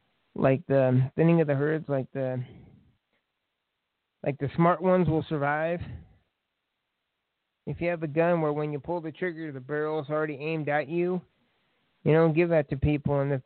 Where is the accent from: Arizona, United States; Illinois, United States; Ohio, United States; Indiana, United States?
Indiana, United States; Lafayette; where I live in Lafayette, I'm from Indiana, Lafayette, if any of the fans didn't know.